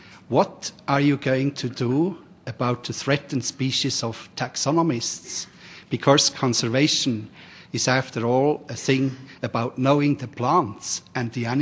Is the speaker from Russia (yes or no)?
no; Switzerland; now in Missouri, United States; I am from Switzerland